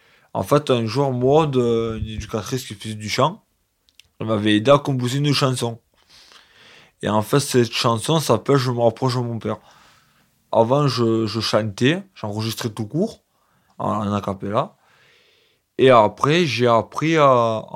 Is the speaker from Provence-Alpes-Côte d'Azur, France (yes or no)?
yes; Sénas, Provence-Alpes-Côte d'Azur, France; J'ai grandi à Sénas, chez mes parents.